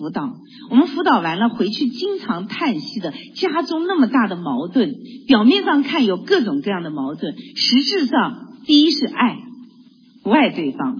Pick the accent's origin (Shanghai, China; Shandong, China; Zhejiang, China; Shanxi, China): Shanghai, China; now in United States; 因为我是上海人嘛，上海人就是上海女性，我祖籍是苏州